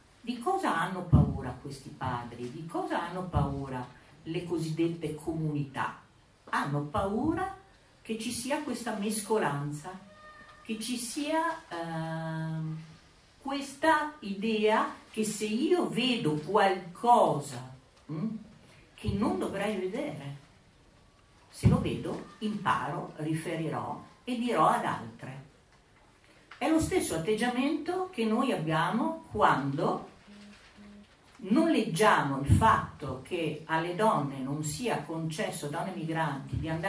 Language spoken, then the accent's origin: Italian; Vicenza, Veneto, Italy; io ero nel Veneto, io sono vicentina, a trovare i miei genitori